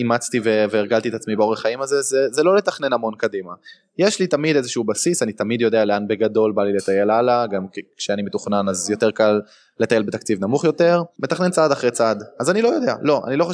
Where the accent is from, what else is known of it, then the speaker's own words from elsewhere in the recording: Jerusalem, Jerusalem District, Israel; אמרתי להם שגדלתי בירושלים, שאני גר ליד ירושלים